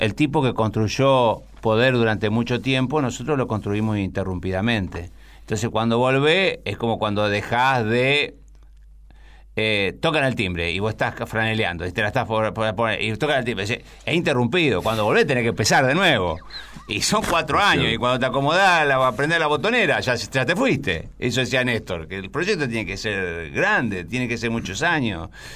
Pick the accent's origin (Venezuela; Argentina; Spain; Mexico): Argentina; Santa Fe; Yo soy un zapesaco. Soy santafesino, peronista, sabalero y cómico.